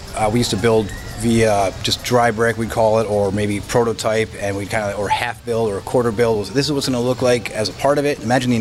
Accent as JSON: {"language": "English", "region": "New York", "country": "United States", "said": "I'm originally from New York"}